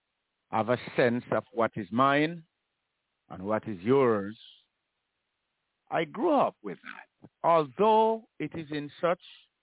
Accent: Jamaica; I was born and raised in Jamaica.

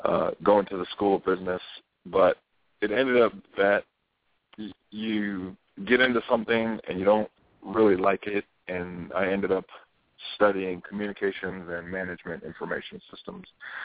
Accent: Pittsburg, California, United States; I grew up in the East Bay of California, a little town called Pittsburgh. It's about 30 minutes east of Oakland.

